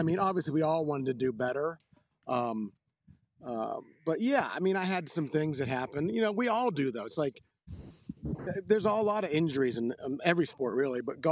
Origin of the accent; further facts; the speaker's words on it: Greensburg, Pennsylvania, United States; I'm from Greensburg, PA, so it was kind of matched.